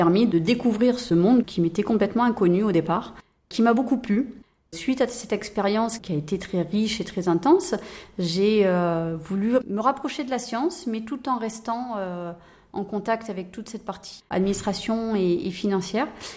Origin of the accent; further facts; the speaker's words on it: French Polynesia; Alors, j'ai grandi en Polynésie française, donc je suis entourée de mers, d'océans, de lagons, voilà.